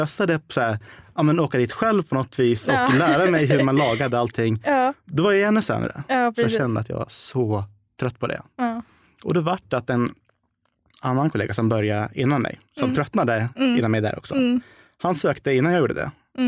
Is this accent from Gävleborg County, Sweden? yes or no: yes; Gävle, Gävleborg County, Sweden; Jag kommer från Gävle.